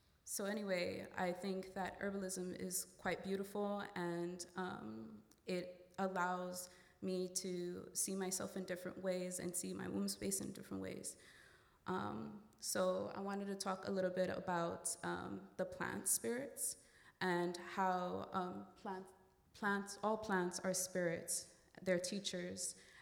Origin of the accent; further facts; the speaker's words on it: New York, United States; Hello everyone … I'm from the Bronx, New York